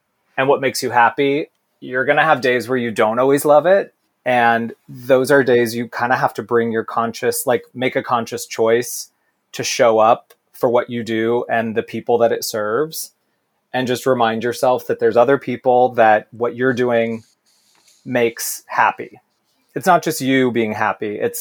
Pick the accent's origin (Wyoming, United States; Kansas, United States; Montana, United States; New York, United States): New York, United States; I'm as a New Yorker, I'm very jealous of all the Michiganders.